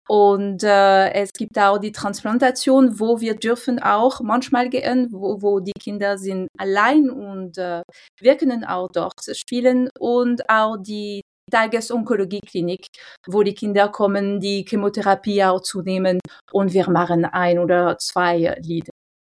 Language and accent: German; France; German is a second language; und ich bin Französin.